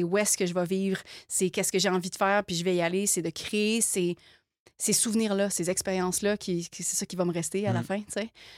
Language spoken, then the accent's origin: French; Quebec, Canada; au Québec, on vit dans une bulle. Tu sais, souvent, j'entends, tu sais, oui, on est Canadien, mais on n'est pas Canadien. On est Québécois.